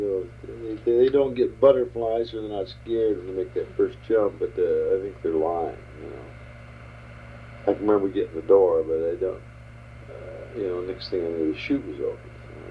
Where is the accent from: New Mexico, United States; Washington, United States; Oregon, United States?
Oregon, United States; Ontario; Okay, well, I was raised in Eastern Oregon, Ontario, Oregon.